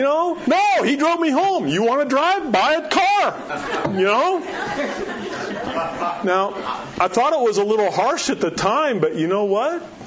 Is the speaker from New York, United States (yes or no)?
no; Florida, United States; There's a surf shop that I've gone to for years and years when I grew up in Florida, Ron John's, right?